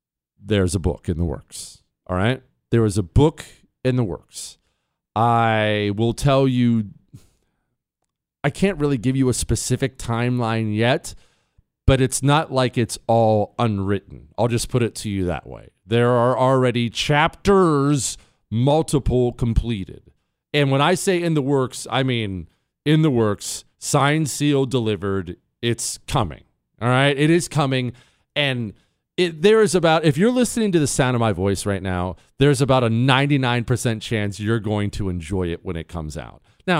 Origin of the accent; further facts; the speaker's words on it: United States; Why? Because I'm an American. That's why.